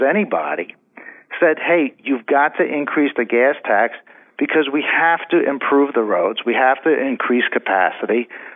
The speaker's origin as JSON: {"language": "English", "town": "Brooklyn", "region": "New York", "country": "United States", "tie": "born there", "said": "I was born in Brooklyn myself, so I can relate."}